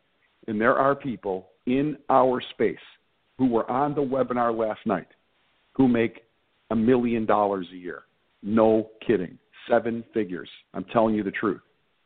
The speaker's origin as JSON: {"language": "English", "town": "Chicago", "region": "Illinois", "country": "United States", "tie": "born or raised there", "said": "I'm from Chicago. I'm from the South West Side. I'm a Sox fan. I grew up at 57th and Lawndale."}